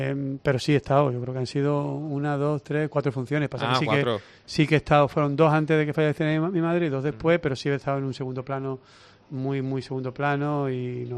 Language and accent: Spanish; Seville, Andalusia, Spain; porque al final es mi ciudad y al final es mi pueblo y es mi club donde yo empecé.